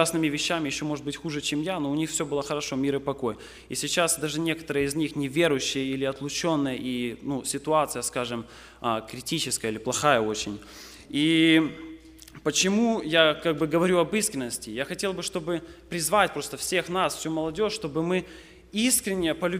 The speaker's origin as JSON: {"language": "Russian", "country": "Belarus", "said": "Дело в том, что я сам с Беларуси, и у меня там есть очень хороший мой друг."}